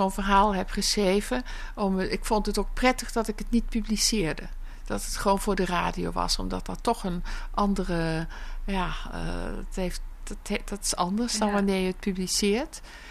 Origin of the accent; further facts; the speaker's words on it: Belgium; dat omdat ik uit België kom oorspronkelijk